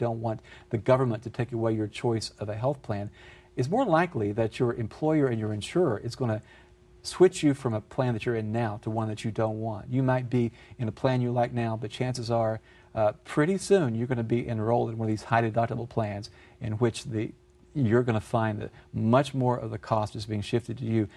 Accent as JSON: {"language": "English", "town": "Chattanooga", "region": "Tennessee", "country": "United States", "tie": "born or raised there", "said": "He's just down the road from where I grew up in Chattanooga"}